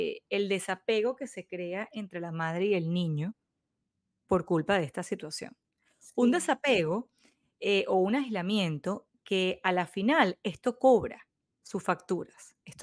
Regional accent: Caracas, Capital District, Venezuela; bueno, yo soy de Caracas.

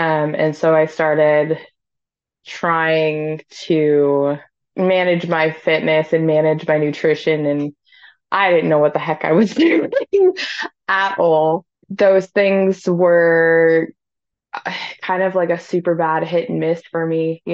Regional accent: North Dakota, United States; I'm from North Dakota.

